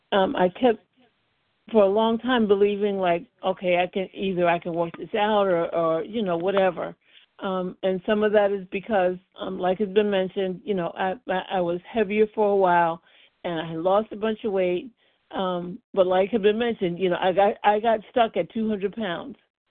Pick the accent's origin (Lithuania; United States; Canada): United States; Connecticut; I'm from Connecticut.